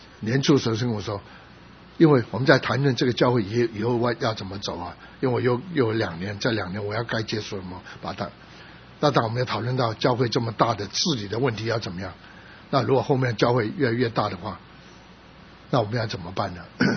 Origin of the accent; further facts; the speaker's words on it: San Francisco, California, United States; 他特别讲是他不知道我从旧金山来的，